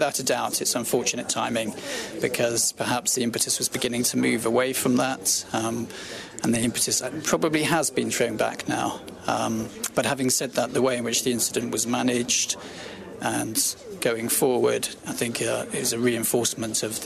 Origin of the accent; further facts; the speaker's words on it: England, United Kingdom; I think I have probably less familiarity as an Englishman with the Aberdeen market